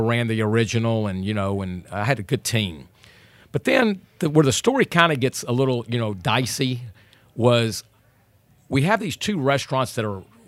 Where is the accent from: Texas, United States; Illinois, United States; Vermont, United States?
Texas, United States; but I'm a Texan, you know